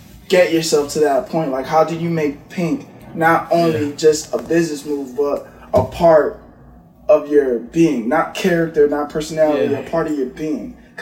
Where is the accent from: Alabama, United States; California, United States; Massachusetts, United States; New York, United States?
Massachusetts, United States; Boston; No, I'm from Boston.